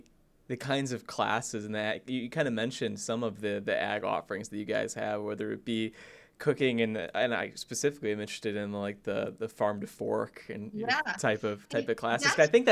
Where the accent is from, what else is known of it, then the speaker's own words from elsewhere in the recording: Sandwich, Illinois, United States; Like, I grew up in a rural town. Like, I grew up in Sandwich, Illinois.